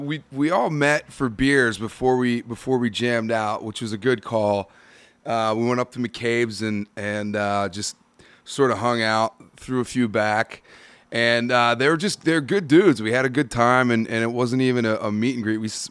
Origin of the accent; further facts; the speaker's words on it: Philadelphia, Pennsylvania, United States; Well, like I said, I'm from Philly, and musical influences.